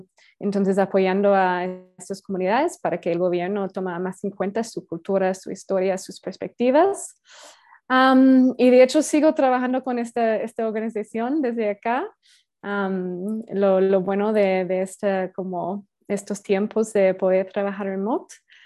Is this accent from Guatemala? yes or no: no; Australia; Spanish is a second language; moved away; soy australiana originalmente. Ya llevo casi 10 años de realmente no estar en mi país. Soy como una buena australiana que le encanta viajar